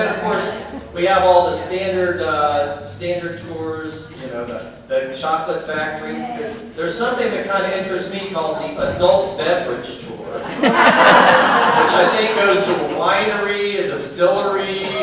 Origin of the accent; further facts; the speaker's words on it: the South, United States; accent: southern; My southern accent gets me in trouble there sometimes.